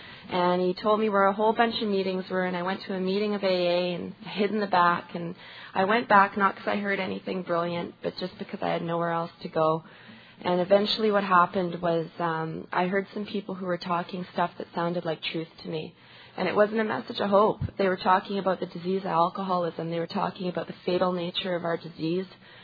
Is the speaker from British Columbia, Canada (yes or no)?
yes; Vancouver, British Columbia, Canada; And I'm from Vancouver, B.C.